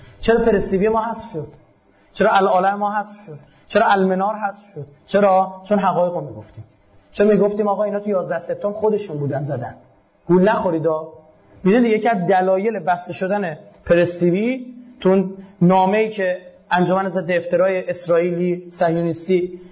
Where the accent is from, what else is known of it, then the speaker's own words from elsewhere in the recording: Iran; به عنوان یک پژوهشگر، به عنوان یک ایرانی